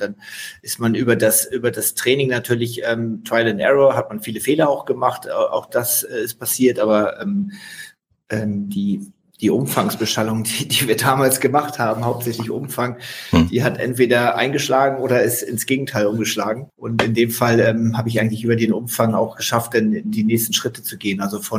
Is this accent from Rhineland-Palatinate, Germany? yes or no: no; Schleswig-Holstein, Germany; Ich komme aus Norddeutschland, also aus der Ecke von Hamburg.